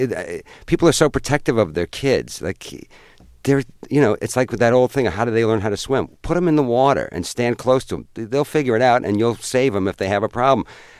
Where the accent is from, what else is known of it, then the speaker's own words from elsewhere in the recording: Ireland; But then again, I'm Irish, so you never know.